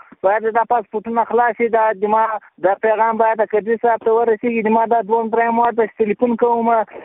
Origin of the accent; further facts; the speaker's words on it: Ghazni, Afghanistan; زه د غزنی دی ولایت زنه خان دی ولسوالی اوسیدونکی یم.